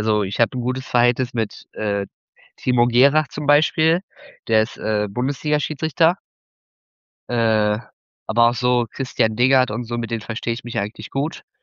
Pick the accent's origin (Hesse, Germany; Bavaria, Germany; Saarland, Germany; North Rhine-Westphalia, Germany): North Rhine-Westphalia, Germany; Duisburg; Nee, selbst dann glaube ich gar nicht, weil ich aus Duisburg komme.